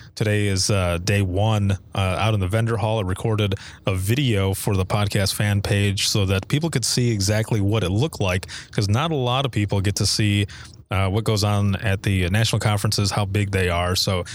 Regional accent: Michigan, United States; See, it's because I'm from Michigan, I guess.

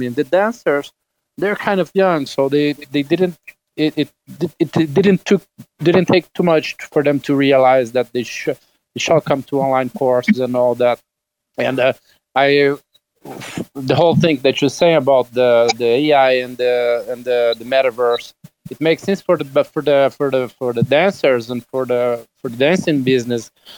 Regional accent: Brazil; English is a second language; I'm from Brazil

